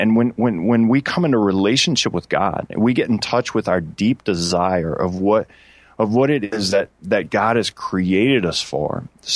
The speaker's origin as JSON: {"language": "English", "region": "the South", "country": "United States", "said": "I'm from the South, so that's what we do."}